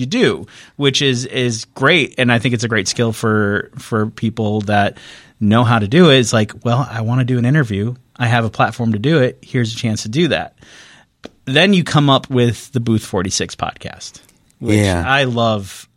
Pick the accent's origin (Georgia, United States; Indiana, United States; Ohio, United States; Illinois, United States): Illinois, United States; Lake Zurich; I grew up in Lake Zurich, and I've loved Chicago since I was a kid.